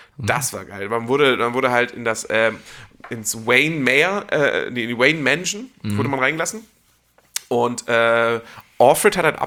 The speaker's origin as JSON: {"language": "German", "town": "Bad Segeberg", "region": "Schleswig-Holstein", "country": "Germany", "tie": "born or raised there", "said": "weil ich bin in der Nähe von Bad Segeberg aufgewachsen"}